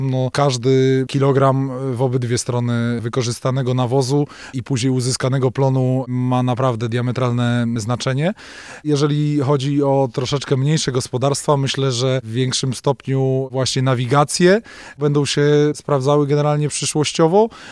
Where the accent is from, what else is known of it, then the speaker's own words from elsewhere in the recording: Lublin Voivodeship, Poland; jestem rolnikiem z okolic Puław.